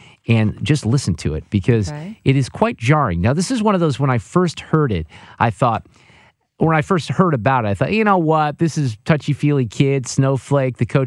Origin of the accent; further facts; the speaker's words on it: St. Louis, Missouri, United States; she saw that I was from St. Louis and her name is St. Louis and she had never been here.